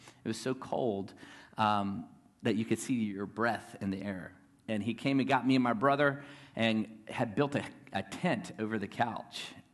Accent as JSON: {"language": "English", "town": "Newport News", "region": "Virginia", "country": "United States", "tie": "born or raised there", "said": "I grew up in Newport News, Virginia, where you could throw a rock and hit three churches by accident. There's a church everywhere in Virginia."}